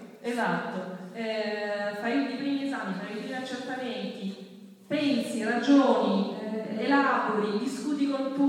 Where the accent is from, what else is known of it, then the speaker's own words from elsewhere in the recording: Sicily, Italy; Io ho problemi, sono siciliano, a volte il mio medico in Sicilia mi fa delle prescrizioni, non riesco a fare le cose